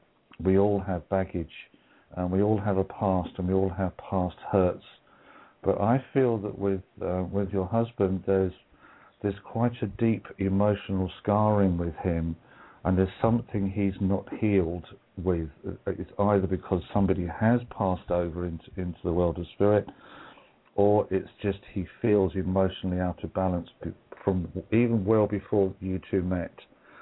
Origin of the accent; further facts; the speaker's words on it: Wales, United Kingdom; we're all from Wales.